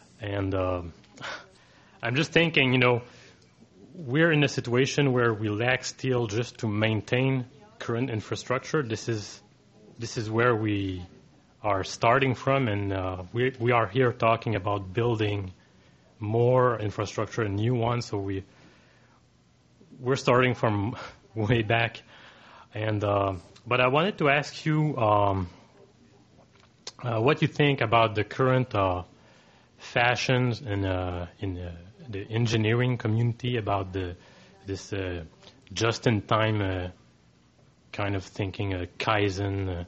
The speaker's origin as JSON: {"language": "English", "town": "Val d'Or", "region": "Quebec", "country": "Canada", "said": "I come from Val d'Or, which is a small town in the middle of Quebec."}